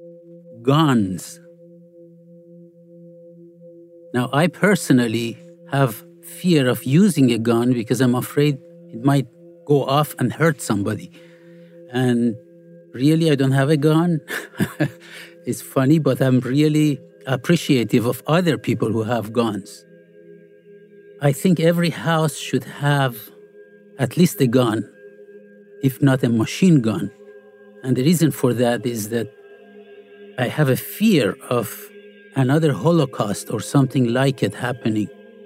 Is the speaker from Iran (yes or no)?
yes; Iran; I grew up in Iran.